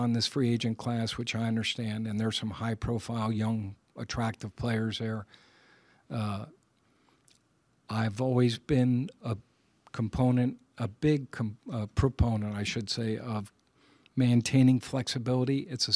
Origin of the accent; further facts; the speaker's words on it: New York, United States; I'm a New Yorker. I don't think anybody can be that positive.